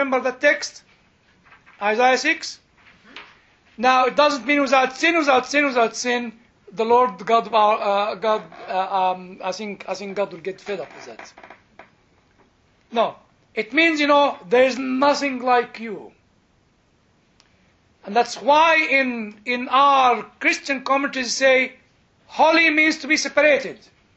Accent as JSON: {"language": "English", "country": "United Kingdom", "said": "Well, I'm sorry, I'm still British a little bit."}